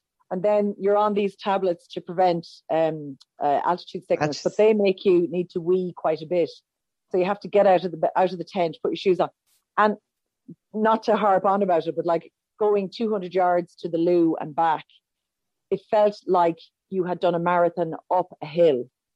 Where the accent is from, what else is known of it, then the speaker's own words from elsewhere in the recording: Roscommon, Connacht, Ireland; So I'm originally from Roscommon, and my friends still flag me because they say, do you remember when you used to babysit the twins and bring them up to town?